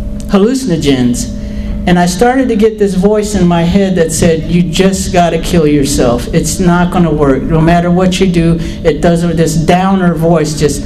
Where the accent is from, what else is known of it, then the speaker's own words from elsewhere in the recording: Florida, United States; I grew up in the Everglades, around and near the Everglades. My father's people, my mother's people.